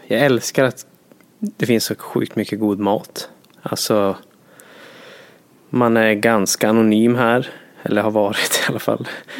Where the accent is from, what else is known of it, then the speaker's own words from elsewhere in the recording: Jokkmokk, Norrbotten County, Sweden; moved away; Jag kommer från Jokkmokk och Norrland om man vill säga så. Jag är sån jävla patriot.